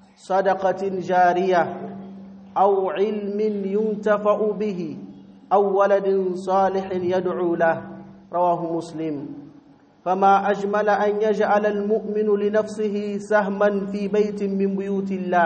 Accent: Niger; اللهم احفظ بلادنا النيجر وسائر بلاد المسلمين من الفتن والمحن

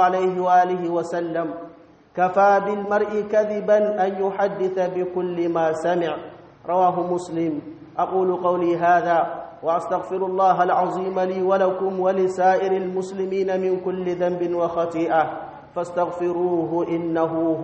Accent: Niger; اللهم احفظ بلادنا النيجر وسائر بلاد المسلمين من الفتن ما ظهر منها وما بطن

